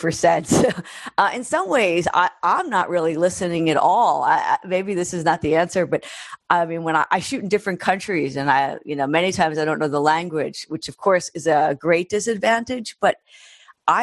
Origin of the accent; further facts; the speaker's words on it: New York City, New York, United States; I grew up in New York City. I grew up actually in the projects in Chelsea.